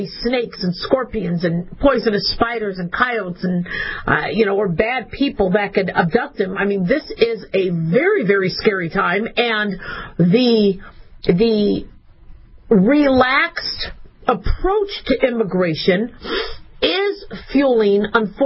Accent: United States; born there; And fortunately for me, I was born in America. I'm a first generation American on my father's side

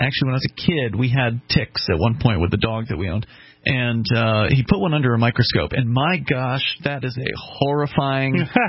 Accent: Sarasota, Florida, United States; moved away as an adult; I lived in Florida for 26 years of my life, and I was born and raised in Sarasota, which is on the West Coast. Never got south of Fort Myers.

